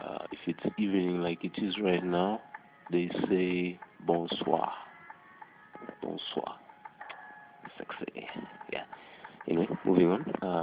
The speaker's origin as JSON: {"language": "English", "country": "Botswana", "tie": "born there", "first_language": "Setswana", "second_language": "English", "said": "we have Setswana. That's from my country of birth. In Setswana, we say Dumelang. Yeah. Still have my accent, so I'm all good."}